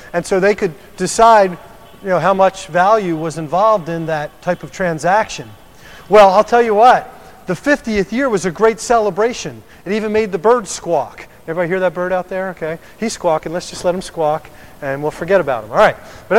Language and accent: English; Philadelphia, Pennsylvania, United States; Now, I grew up in Philadelphia, and I remember seeing the Liberty Bell as a kid.